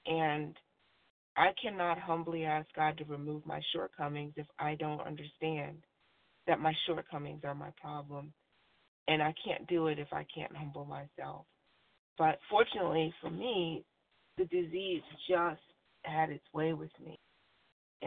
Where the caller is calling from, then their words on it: Virginia, United States; in Virginia.